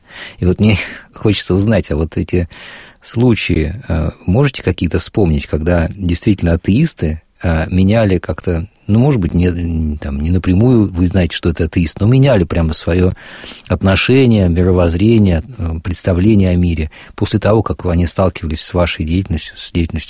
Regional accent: Bryansk Oblast, Russia; Я просто сам родом из Брянской области.

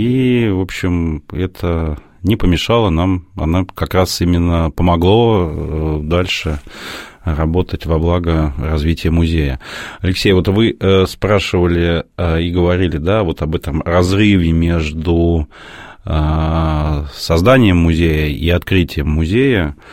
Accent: Moscow, Russia; я тоже, как москвич, в свои детские и юношеские годы неоднократно бывал в этом музее

